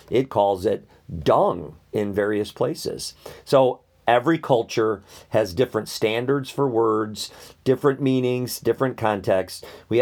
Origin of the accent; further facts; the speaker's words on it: Midwest, United States; For me, growing up in the Midwest in America, that meant you were a homosexual